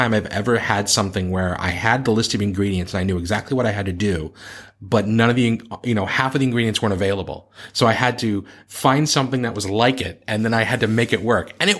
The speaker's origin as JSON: {"language": "English", "region": "New England", "country": "United States", "said": "Because I'm from New England and we have eggnog"}